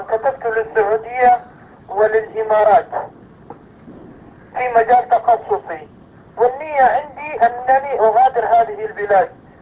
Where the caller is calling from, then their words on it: Germany; انا اتصل بك من المانيا